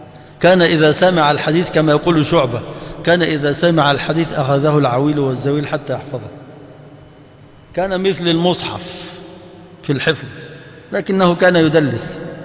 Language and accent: Arabic; Egypt; احنا أول ما كنت في اليمن فإحنا مصريين